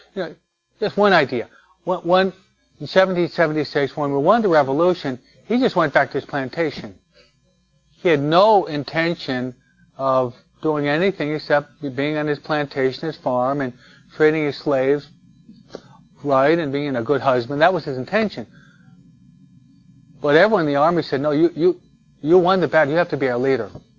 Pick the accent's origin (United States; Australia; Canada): United States; I'm an American. I was born here.